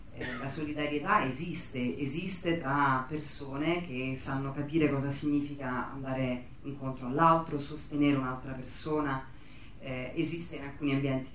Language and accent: Italian; Rome, Lazio, Italy; forse perché sono romana, sono un po' stanca dei soliti ambienti